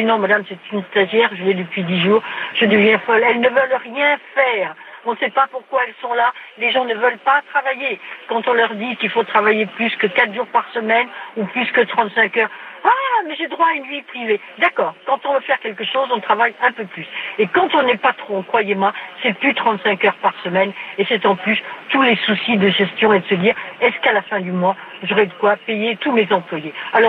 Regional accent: France; Je suis française, hein, toute ce qu'il y a de plus française

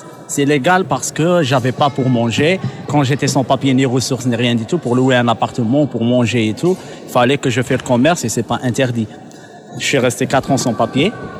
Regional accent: Algeria; Je suis toujours algérien

